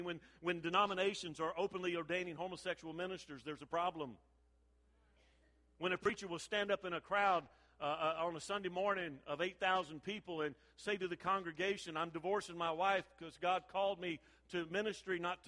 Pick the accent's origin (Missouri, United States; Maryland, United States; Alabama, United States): Alabama, United States; Mobile; I grew up on the Gulf Coast there in Mobile